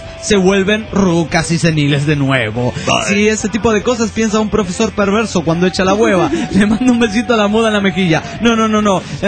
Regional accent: Juliaca, Puno, Peru; de Juliaca, Perú.

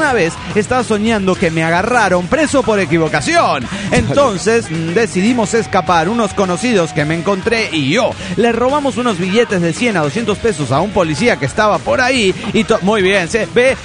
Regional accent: Nuevo Laredo, Tamaulipas, Mexico; de Nuevo Laredo, Tamaulipas, México.

